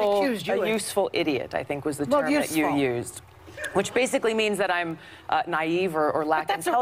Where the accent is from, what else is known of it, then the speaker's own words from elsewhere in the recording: United States; It's offensive to me as a soldier, as an American, as a member of Congress, as a veteran, and frankly, as a woman.